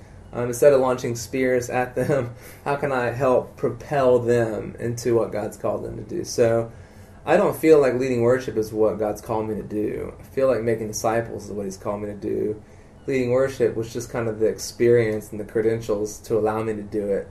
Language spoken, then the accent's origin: English; South Carolina, United States; South Carolina, yeah.